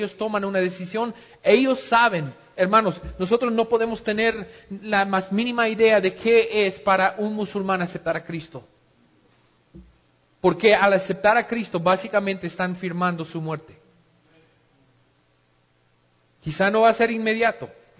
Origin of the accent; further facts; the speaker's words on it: United States; en el colegio de Columbine, en el estado de Colorado, en mi país